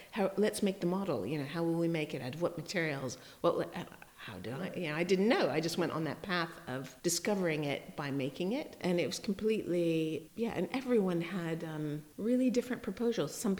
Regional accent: Los Angeles, California, United States; But not in my hometown, because I wanted to get away from the entertainment industry. It was kind of gross. And I lasted there 2 years, not as long. I thought it would be the perfect respite from LA.

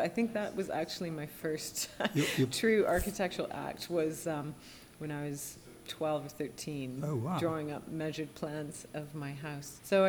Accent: Canada; You know, as a Canadian, you can't get a job in Europe.

